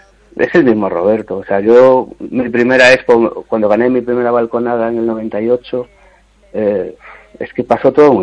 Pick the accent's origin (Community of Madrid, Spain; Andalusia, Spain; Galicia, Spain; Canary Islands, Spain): Galicia, Spain; A Coruña; soy de Coruña, pero no me dedico a pintar Coruña